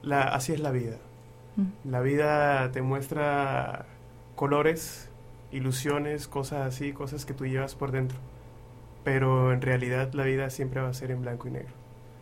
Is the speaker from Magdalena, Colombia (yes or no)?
yes; Santa Marta, Magdalena, Colombia; also born or lived in Barranquilla / Lima / Canada; now in Brussels, Belgium; Yo nací en Barranquilla, pero me crié toda la vida en Santa Marta.